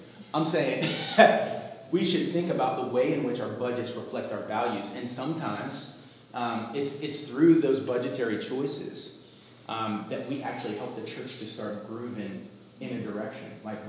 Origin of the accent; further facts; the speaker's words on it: United States; I identify with this challenge because, like, I'm very American. I'm very American, right?